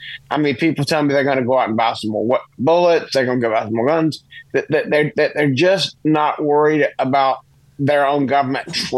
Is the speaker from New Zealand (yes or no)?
no; South Carolina, United States; born or raised there